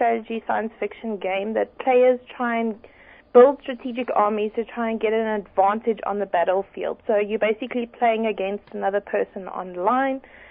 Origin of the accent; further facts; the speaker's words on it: Kempton Park, Gauteng, South Africa; I grew up in Kempton Park.